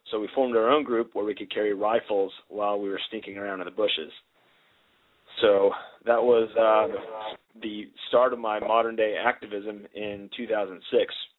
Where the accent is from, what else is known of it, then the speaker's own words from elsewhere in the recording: Boston, Massachusetts, United States; born there; I was born in Boston in 76, and the reason that we lived there, well, actually my parents lived in Nashua, New Hampshire